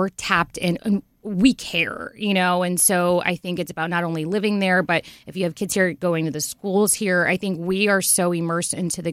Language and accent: English; Fort Lauderdale, Florida, United States; I'm from Florida. Born and raised in Fort Lauderdale, and I went to Florida State for my undergrad